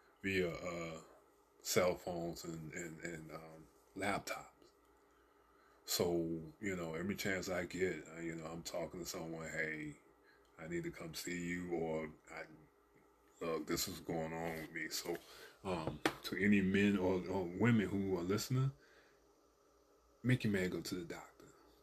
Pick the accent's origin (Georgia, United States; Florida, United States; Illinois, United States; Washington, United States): Georgia, United States; Savannah; a homeboy, you know, reached out to me, someone I grew up back, who I grew up with back in Savannah.